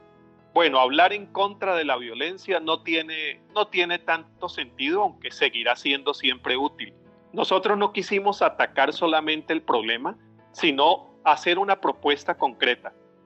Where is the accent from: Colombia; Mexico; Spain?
Colombia; Yo soy colombiano, vengo de un país que ha sufrido la violencia en carne propia.